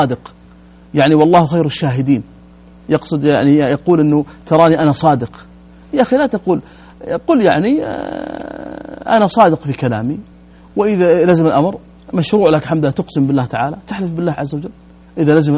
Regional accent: Najd, Saudi Arabia; بعض البادية عندنا في نجد

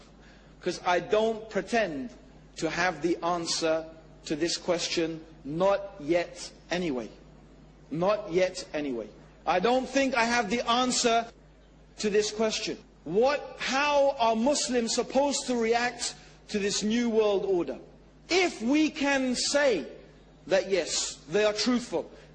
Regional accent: Tanzania; born there; now in England; I was born in Tanzania, in Africa

